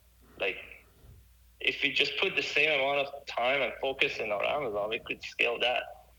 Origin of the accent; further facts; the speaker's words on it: Iran; English is a second language; moved away as an adult; now in United States; I'm from Iran originally, and I came here in 2009.